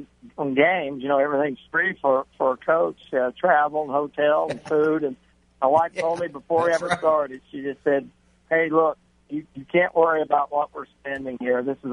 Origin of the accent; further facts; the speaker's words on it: Mississippi, United States; I did grow up, I grew up down in Mississippi in the SEC, so it is big and special for our family.